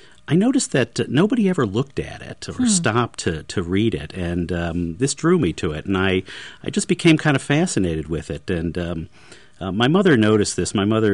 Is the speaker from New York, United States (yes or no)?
yes; New York, United States; I'm a New Yorker. I speak quickly.